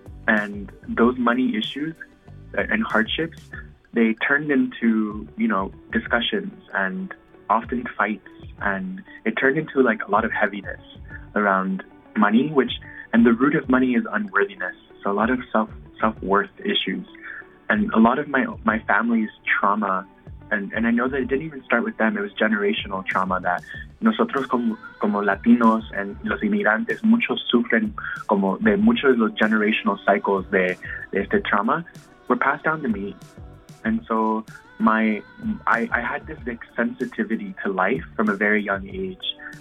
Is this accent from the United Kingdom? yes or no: no; Miami, Florida, United States; I was born and raised in Miami, Florida. Soy hijo de migrantes de Managua, Nicaragua. I'm a first generation American here in the U.S.